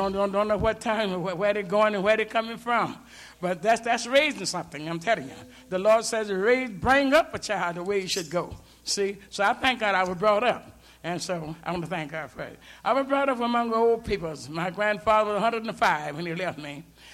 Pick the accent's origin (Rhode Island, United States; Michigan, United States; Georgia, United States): Georgia, United States; He's from Alabama and I'm from Georgia, and we're all right there together.